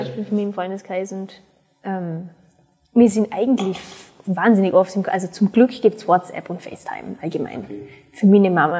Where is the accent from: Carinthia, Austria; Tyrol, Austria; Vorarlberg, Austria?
Vorarlberg, Austria; ich bin eine sehr stolze Österreicherin.